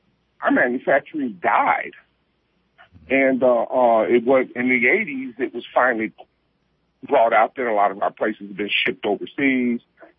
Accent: Midwest, United States; growing up in the Midwest, I've seen the demise of towns like East St. Louis

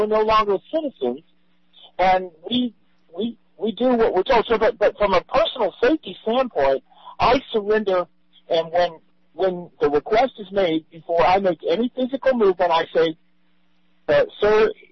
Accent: United States; And that concerned me just intuitively as an American, indirectly being a part of it

